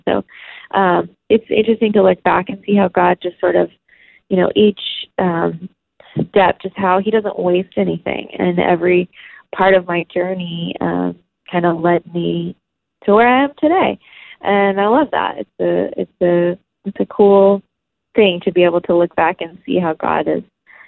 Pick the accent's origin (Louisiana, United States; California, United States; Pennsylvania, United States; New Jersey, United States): New Jersey, United States; also born or lived in Manhattan / Orlando; So I was born in New York, but I only lived there for a couple of years. So most of my growing up was split between New Jersey, about an hour from the city, and then Orlando.